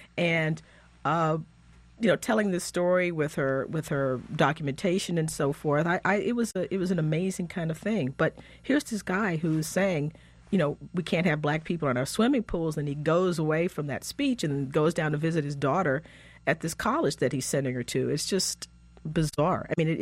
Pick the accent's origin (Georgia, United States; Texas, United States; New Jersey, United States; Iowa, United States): Texas, United States; I'm from Texas. My family, I can trace back into the 1860s in Texas.